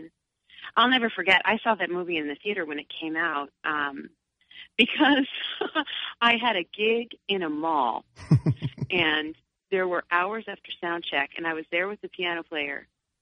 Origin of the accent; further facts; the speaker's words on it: New York, United States; I grew up in Long Island and then moved to New York City. So when I moved up here, I couldn't believe how different the night sky looks.